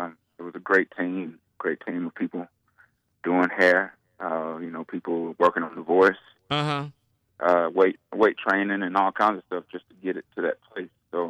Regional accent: Atlanta, Georgia, United States; accent: Southern drawl; Well, just period, because I'm from Atlanta. I'm from the South.

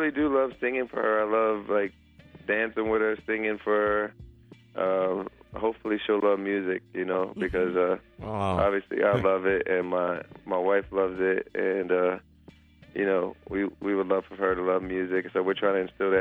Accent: Ohio, United States; I'm going to my home state of Ohio.

